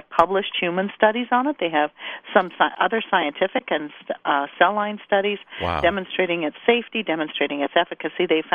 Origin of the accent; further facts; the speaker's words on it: Midwest, United States; I'm cheap. I'm from the Midwest.